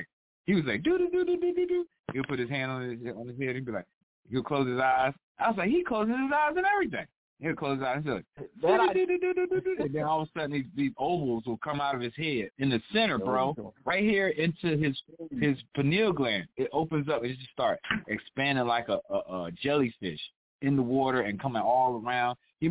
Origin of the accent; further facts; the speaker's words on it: Frankfurt, Hesse, Germany; I came from Frankfurt, Germany.